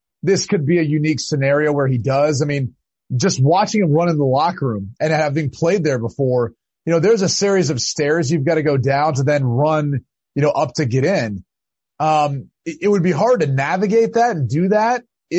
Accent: Ohio, United States; Well, growing up in Ohio, football was everything.

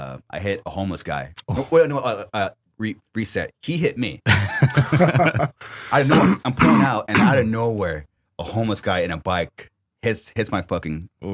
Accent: Corona, California, United States; And I have a close family member in my hometown, Corona, that I always see because he's homeless.

